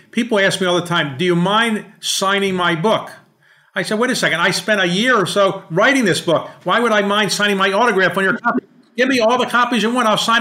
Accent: Baltimore, Maryland, United States; Even after Brown v. Board, there were schools that were in my hometown of Baltimore that are largely segregated.

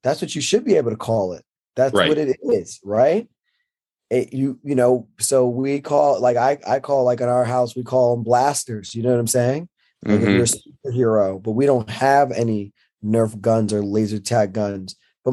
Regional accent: Pennsylvania, United States; You know, I grew up in Northeast Pennsylvania. So like I watch kids shoot guns all the time at like 10, 9, 10, 11 years old.

